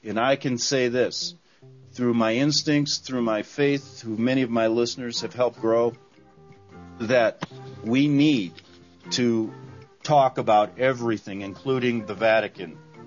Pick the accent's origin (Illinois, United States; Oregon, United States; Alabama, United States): Illinois, United States; Chicago; who was the bishop from my hometown, Chicago